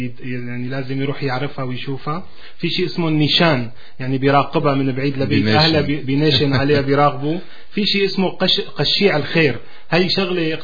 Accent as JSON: {"language": "Arabic", "town": "Damascus", "region": "Damascus Governorate", "country": "Syria", "tie": "born there", "said": "أنا ولدت بدمشق"}